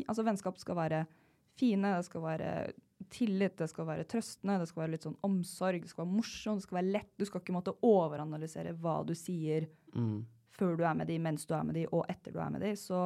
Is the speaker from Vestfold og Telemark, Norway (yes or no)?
yes; Vestfold og Telemark, Norway; Jeg er fra Telemark, ikke jeg fra Bøgda.